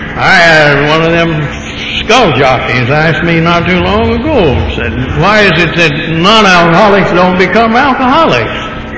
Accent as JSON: {"language": "English", "town": "Tyler", "region": "Texas", "country": "United States", "tie": "born there", "said": "I was born in Tyler, Texas, and had no control over that."}